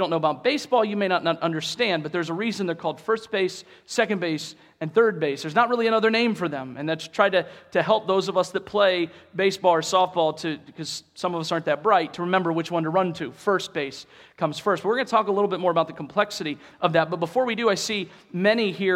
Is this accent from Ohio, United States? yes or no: yes; Ohio, United States; It was about a 16 or 18-hour drive from where I grew up in Ohio.